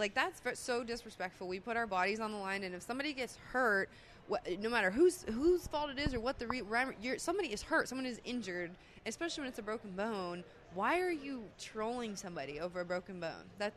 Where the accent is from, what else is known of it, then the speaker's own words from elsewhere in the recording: Pennsylvania, United States; I didn't know that. I'm from Pennsylvania.